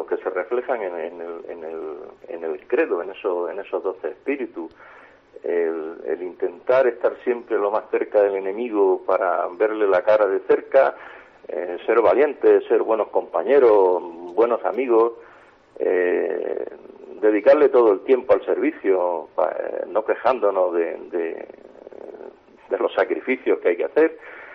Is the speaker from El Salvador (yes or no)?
no; Almería, Andalusia, Spain; born there; porque soy almeriense de nacimiento